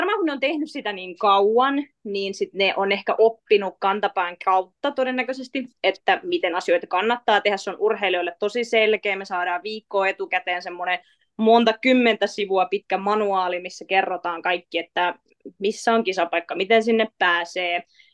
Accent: Mäntsälä, Uusimaa, Finland; Sitten Mäntsälässä, mistä mä oon kotoisin, niin siellä ei ollut CrossFit-salia.

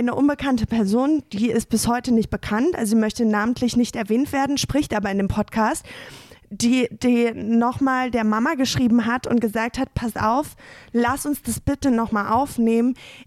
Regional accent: Paderborn, North Rhine-Westphalia, Germany; ich komme ja aus Paderborn

